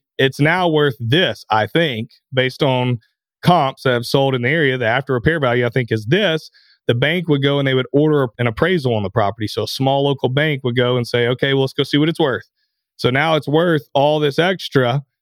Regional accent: Anderson, United States; in my hometown of Anderson, which is about 20 minutes away, 25 minutes away from the first one I bought

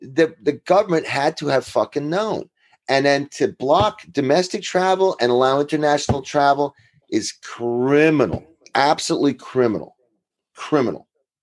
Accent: United States; just because I'm American doesn't mean I won't blame.

